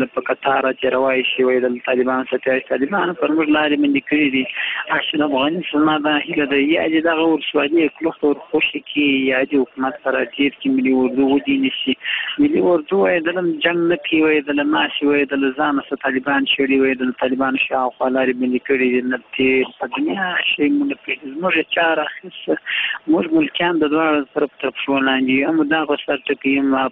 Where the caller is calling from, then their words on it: Uruzgan, Afghanistan; روزګان ولایت شیراسا ولسوالۍ څخه خبرې کوم